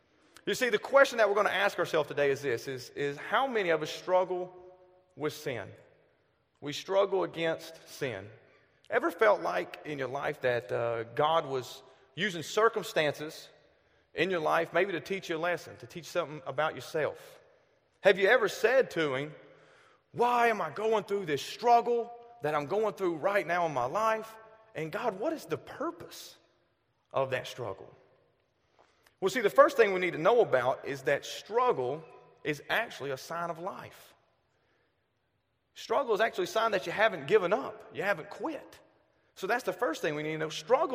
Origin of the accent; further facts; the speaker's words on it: the South, United States; I am born and raised in the South. This isn't a fake accent. This is what you get 24/7.